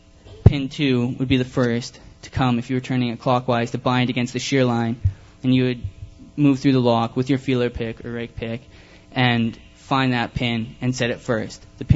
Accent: Canada; I'm Canadian, so I'm not sure how lots of stuff goes in the United States

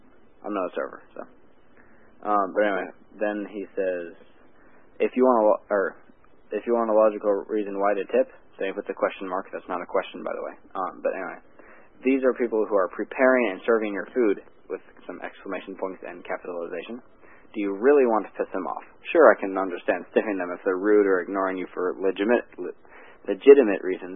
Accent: Texas, United States; accent: Texas; I hope everyone could understand my shitty Texas accent.

